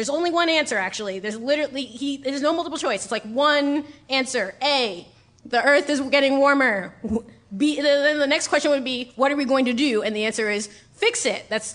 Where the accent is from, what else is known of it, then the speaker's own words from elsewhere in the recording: New York, United States; Yeah, I was born and raised in New York.